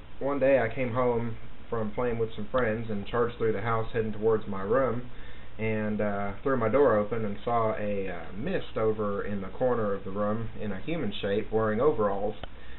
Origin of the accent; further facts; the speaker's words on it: England, United Kingdom; now in Texas, United States; I'm originally from England, although you probably noticed I have no accent anymore. Lived in Texas since 1983, so I consider Texas my home.